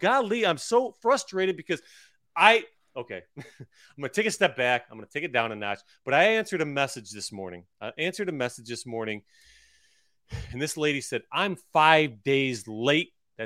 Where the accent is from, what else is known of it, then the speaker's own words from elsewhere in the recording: Gerry, New York, United States; So I grew up in Gary, New York, G-E-R-R-Y, Gary, New York.